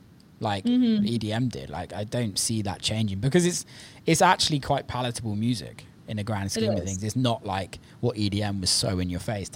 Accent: England, United Kingdom; I'm like, dude, why can't I get an agent in England? Can't even get booked in my hometown.

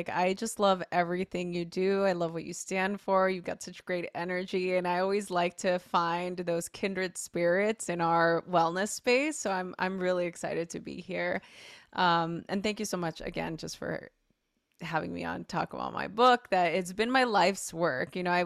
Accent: Los Angeles, California, United States; I grew up in a really rough part of LA during a very chaotic time in LA history. It was I grew up in East LA.

